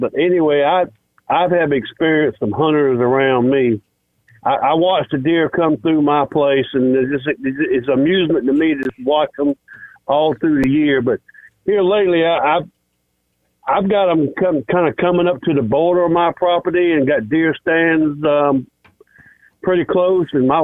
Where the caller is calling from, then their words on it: Barnwell, South Carolina, United States; … from Barnwell.